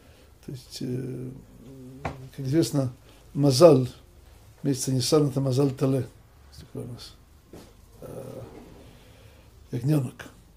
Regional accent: Jerusalem, Jerusalem District, Israel; Я тоже вырос не в Рамот, в Иерусалиме Ракодиш.

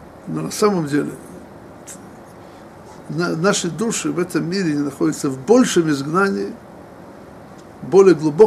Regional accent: Odesa, Odesa Oblast, Ukraine; moved away as an adult; когда я родом из Одессы, уехал, мне было 19 лет

